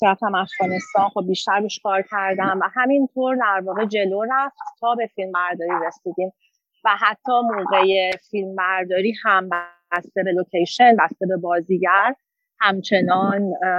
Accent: Iran; now in Australia; فکر کردم به عنوان یک ایرانی استرالیایی

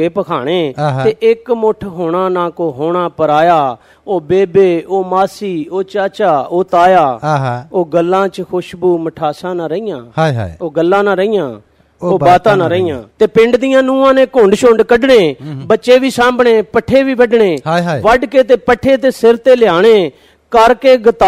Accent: Zafarwal, Punjab, Pakistan; ਮੈਂ ਖੁਦ ਜ਼ਫਰਵਾਲ ਤੋਂ ਬਿਲੋਂਗ ਕਰਨਾ

